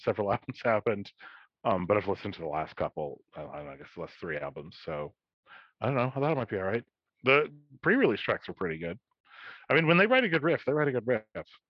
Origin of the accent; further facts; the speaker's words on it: Kentucky, United States; As always … from West Kentucky, and I'm making my friends listen